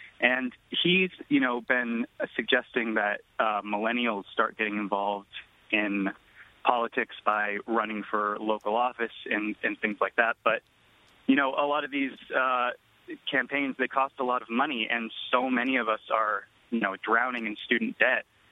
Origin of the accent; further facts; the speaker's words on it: Vermont, United States; now in New York, United States; I'm actually from Vermont originally.